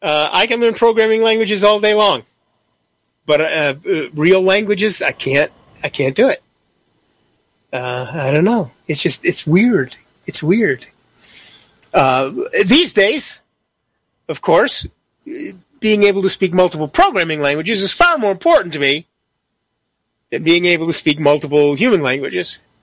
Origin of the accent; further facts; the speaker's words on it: United States; I'm an American. We don't learn foreign languages.